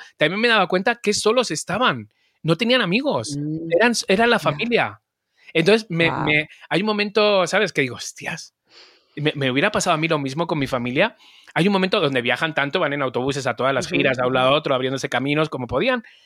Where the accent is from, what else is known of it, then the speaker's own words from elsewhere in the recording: Mexico; yo sí me vería como buen mexicano